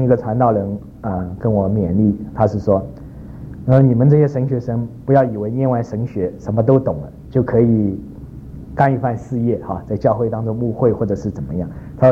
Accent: China; 在那里绝大多数都是从台湾来的，我是从大陆来的啊，

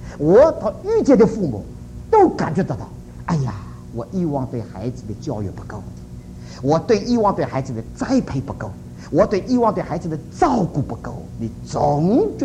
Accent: China; 我再说，我也是中国人，我们中国人这个心胸怎么狭窄？

